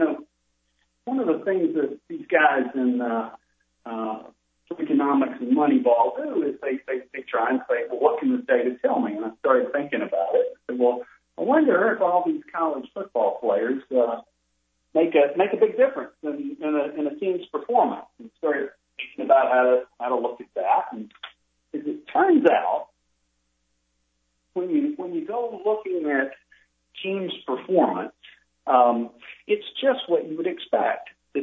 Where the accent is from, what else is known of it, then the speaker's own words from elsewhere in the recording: Valdosta, Georgia, United States; Well, I grew up in Valdosta, and growing up in Valdosta means growing up football